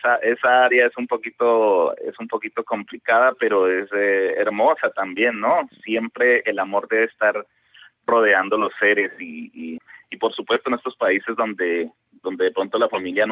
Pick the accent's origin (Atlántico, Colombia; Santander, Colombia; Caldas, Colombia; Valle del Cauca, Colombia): Valle del Cauca, Colombia; Cartago; now in Australia; Yo vengo de una ciudad que se llama Cartago, Colombia. Entonces mi familia está entre una ciudad que se llama Pereira y la otra se llama Cartago.